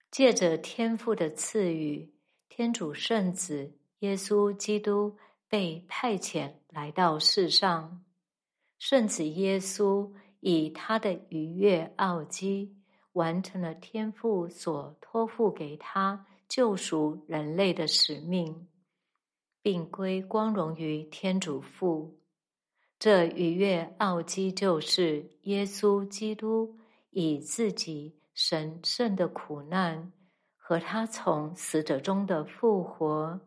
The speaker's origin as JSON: {"language": "Chinese", "country": "China", "said": "拿我们中国人来说，一个家庭通常是在什么时候庆祝新生儿的诞生？"}